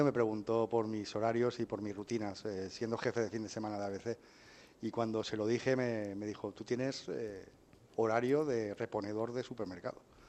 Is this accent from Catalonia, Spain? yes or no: no; Benidorm, Valencian Community, Spain; he estado en Benidorm, y que sabéis que es mi pueblo